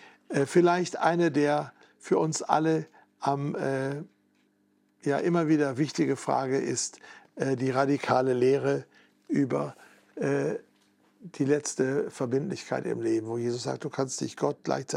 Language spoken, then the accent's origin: German; Duisburg, North Rhine-Westphalia, Germany; Meine Heimatstadt Duisburg ist auch von Wikingern mal überfallen worden, nicht nur einmal.